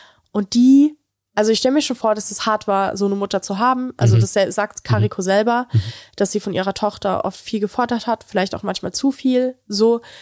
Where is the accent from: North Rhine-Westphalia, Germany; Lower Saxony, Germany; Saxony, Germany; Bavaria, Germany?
Bavaria, Germany; ich war den großen Teil meiner Kindheit immer in Franken. In so einem absolut kleinen Kaff mit 63 Einwohnern. Es gab da irgendwie so 10 Häuser oder so.